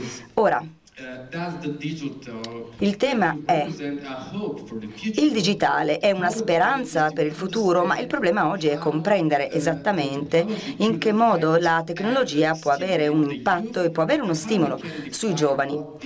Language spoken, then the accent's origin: Italian; Colombia; now in United States; Sono cresciuta in Colombia, in America Latina, così vi do un po' di background, poi ho studiato in Svizzera, io sono una psicologa di formazione e lavoro e vivo negli Stati Uniti ormai da lungo tempo.